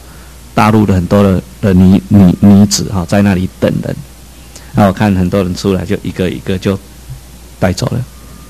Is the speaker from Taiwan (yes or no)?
yes; Taiwan; 他知道我从台湾来的